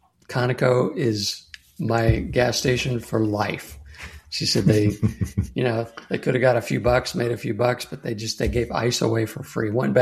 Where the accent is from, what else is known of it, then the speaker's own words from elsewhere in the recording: Texas, United States; I grew up in South Texas. We would have hurricanes that blew through. I grew up right on the coast. We were walking distance to the bayfront